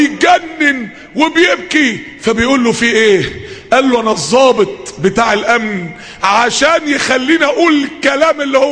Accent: Mansoura, Dakahlia, Egypt

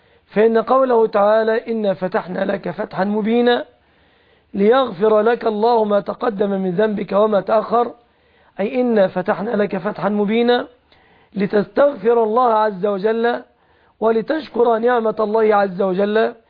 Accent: Egypt; فتح الله بلادنا مصر بعمرو بن العاص رضي الله عنه

